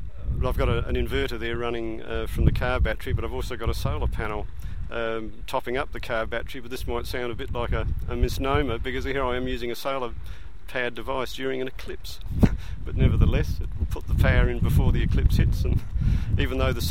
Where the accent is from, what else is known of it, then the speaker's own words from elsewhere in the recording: Adelaide, South Australia, Australia; I'm from Adelaide.